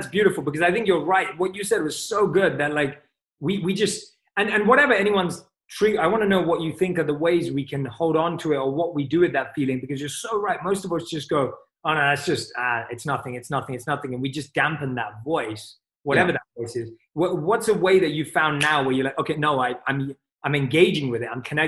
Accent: England, United Kingdom; I'm from England.

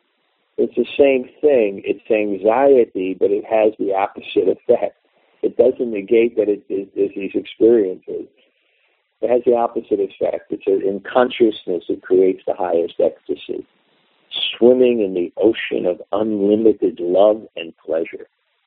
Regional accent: New York City, New York, United States; When I grew up in New York City, in Brooklyn, And, you know, we would play, so many people, you know, Brooklyn is crowded, but we play on the streets.

